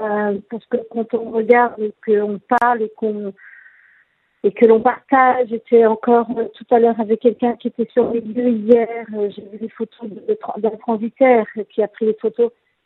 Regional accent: France; now in Lebanon; moi je ne suis pas libanaise, hein. Je suis française, je suis ici pour le travail

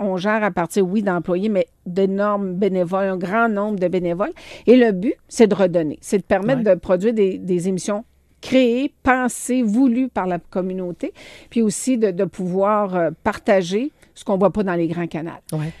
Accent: Trois-Rivières, Quebec, Canada; moi, je suis originaire de Trois-Rivières. Je travaillais à l'époque à Trois-Rivières.

